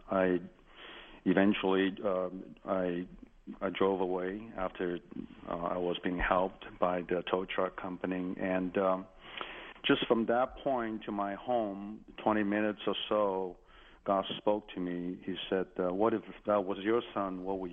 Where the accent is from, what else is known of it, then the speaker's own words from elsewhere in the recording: Taipei, Taiwan; My wife is from southern France, and I'm from Taipei.